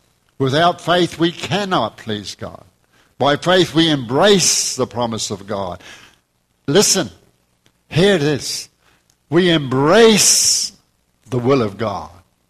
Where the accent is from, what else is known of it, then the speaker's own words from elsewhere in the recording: New Zealand; now in United States; When I first came to this country for the first many years, because I come from New Zealand, I had a green card and it had alien on it.